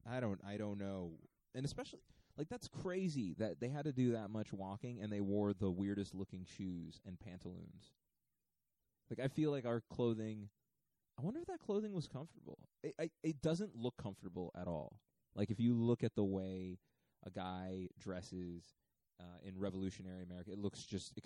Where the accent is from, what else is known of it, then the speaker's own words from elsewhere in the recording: Tottenham, London, United Kingdom; That's a killer accent. Tottenham. I'm from Tottenham.